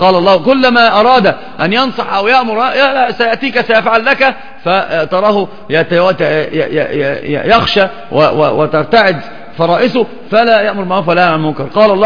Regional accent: Egypt

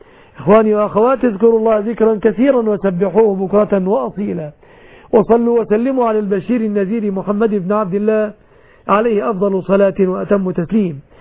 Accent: Egypt; بلادنا مصر

